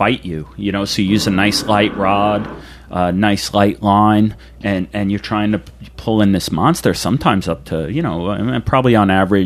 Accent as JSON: {"language": "English", "region": "New York", "country": "United States", "tie": "born or raised there", "said": "It was always a big deal for me out on Long Island, growing up on Long Island."}